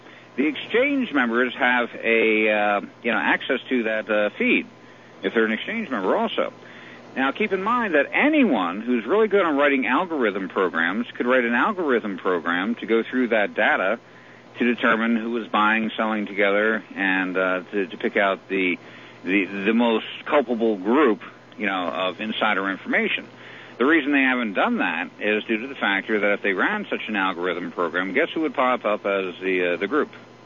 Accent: New Jersey, United States; being that I grew up in New Jersey, it's always great to hear a New York accent.

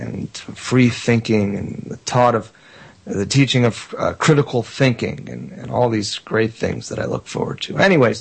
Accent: Miami, Florida, United States; I grew up in Miami, as you know.

